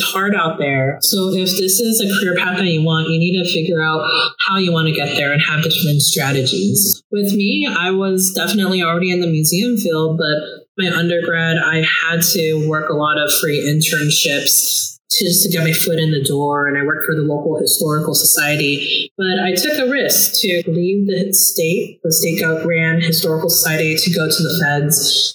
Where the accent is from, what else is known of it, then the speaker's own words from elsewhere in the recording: Idaho, United States; because I grew up in Idaho.